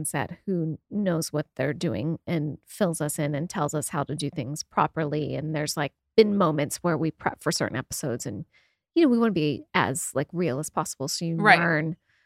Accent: Texas, United States; also born or lived in Hartford, Connecticut; I was born in Connecticut in Hartford, but I moved my mom and dad split when I was one. And my mom's job, she was into pharmaceuticals, and it moved her district. So I moved every 3 years as a kid. So I was nomadic, and I was longest in Texas. So I say I'm from Texas.

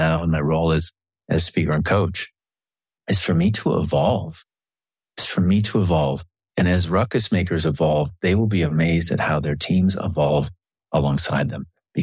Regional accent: Minnesota, United States; I'm Minnesotan at the end of the day, you know, so we have a hard time speaking hard.

